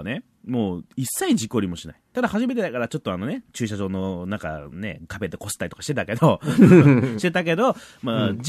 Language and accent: Japanese; Fukuoka, Japan; 地元の福岡で働いてる時は車で営業車に乗って3年間分回してましたからね